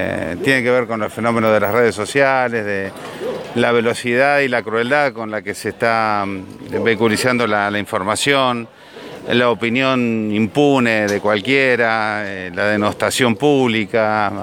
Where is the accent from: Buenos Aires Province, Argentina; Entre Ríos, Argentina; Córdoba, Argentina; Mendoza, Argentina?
Córdoba, Argentina; Inriville; me han contado de mi infancia, de mi familia en Inriville.